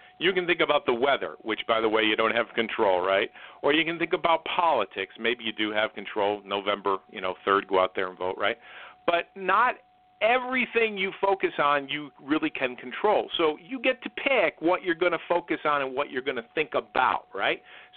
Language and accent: English; New Fairfield, Connecticut, United States; We grew up in New Fairfield together.